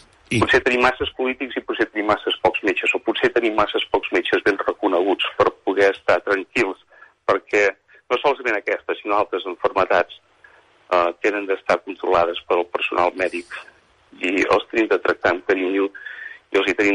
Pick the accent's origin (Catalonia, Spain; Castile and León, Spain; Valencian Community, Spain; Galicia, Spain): Catalonia, Spain; Calella; now in New York, United States; continuem parlant amb amics i amb família de Calella, que soc de Calella, som de poble, no perdrem l'accent, definitivament.